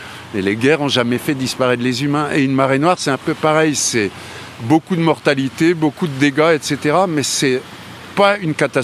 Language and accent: French; Brest, Brittany, France; je suis né à Brest et j'ai jamais eu envie de me barrer en fait.